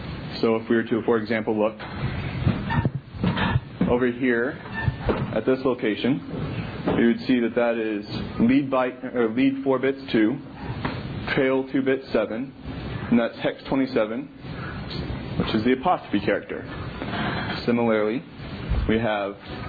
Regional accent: United States; I'm from the United States, and I speak in a language that has a very limited alphabet, 26 letters, 10 numbers, and so on.

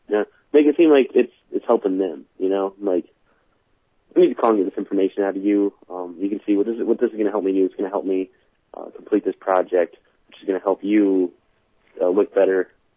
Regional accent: Washington, United States; born there; Well, I was born in Washington, and they're really sticklers on their birth certificates

